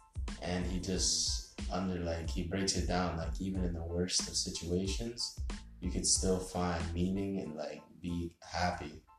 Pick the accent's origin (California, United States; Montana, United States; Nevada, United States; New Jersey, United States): New Jersey, United States; also born or lived in Washington Heights, New York; was born in the city. I moved to Jersey when I was a young boy.